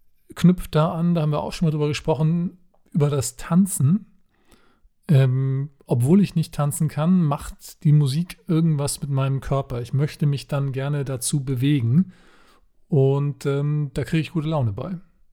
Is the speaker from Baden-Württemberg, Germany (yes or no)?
no; Hamburg, Germany; Bei mir logischerweise als Hamburger spielte das keine Rolle.